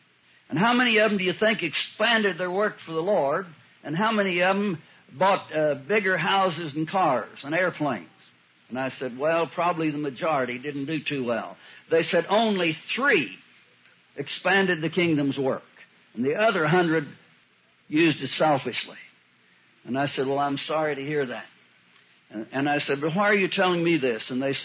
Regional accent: United States; I'm an American free citizen.

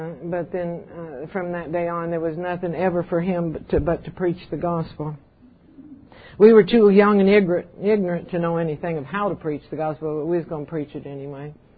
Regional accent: Allen's Creek, North Carolina, United States; born there; also born or lived in Washington, United States; Now, this is the hard part, okay, to introduce this woman. I was born in North Carolina on a little place called Allen's Creek, in the hills, in the mountains of North Carolina. I was a hillbilly, Tar Heel hillbilly

